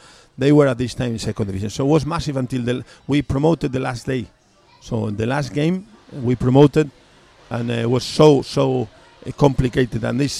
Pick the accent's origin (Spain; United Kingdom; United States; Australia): Spain; No, not really, because I'm coming from Spain, and I was in the academy with Real Madrid